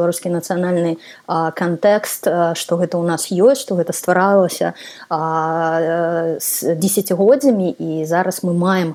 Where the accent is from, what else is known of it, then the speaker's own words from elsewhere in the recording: Minsk, Belarus; first language Russian; Belarusian is a second language; бо я з Менску выхоўвалася ў рускамоўнай сям'і, да беларускай мовы.